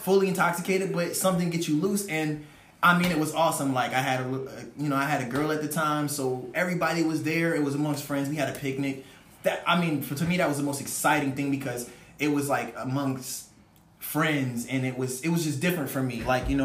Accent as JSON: {"language": "English", "town": "Virginia Beach", "region": "Virginia", "country": "United States", "tie": "born or raised there", "said": "Virginia Beach, Virginia."}